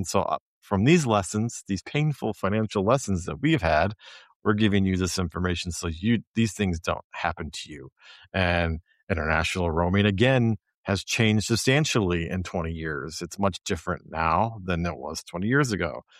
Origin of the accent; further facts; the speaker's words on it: Midwest, United States; Now, our books are written from a particular perspective. We're Americans from the Midwest. We have a particular worldview and a particular way of looking at things.